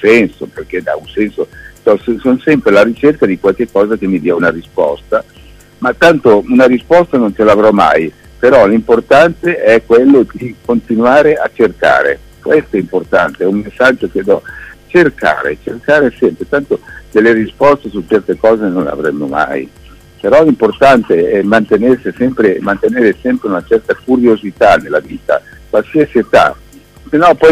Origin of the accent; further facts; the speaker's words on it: Milan, Lombardy, Italy; io sono nato a Milano in un quartiere dove c'è la via Stendhal